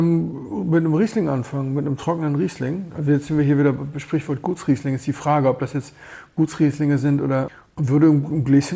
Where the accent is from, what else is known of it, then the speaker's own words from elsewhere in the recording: Berlin, Germany; Ja gut, ich komme aus Berlin.